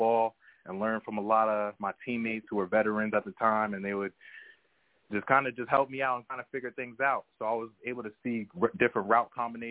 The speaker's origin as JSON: {"language": "English", "town": "Hillsborough", "region": "New Jersey", "country": "United States", "said": "And would later on play for Hillsborough High School. I'm from Hillsborough, New Jersey."}